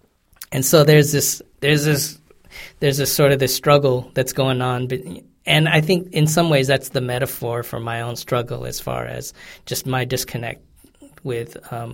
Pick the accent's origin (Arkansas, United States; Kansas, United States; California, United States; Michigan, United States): California, United States; I think being that I'm from California and the United States